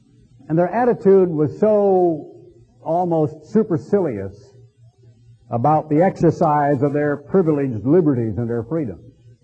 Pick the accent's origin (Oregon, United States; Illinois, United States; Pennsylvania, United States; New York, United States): Oregon, United States; growing up in Oregon back in the 30s and 40s, a sense of pride, a sense of belonging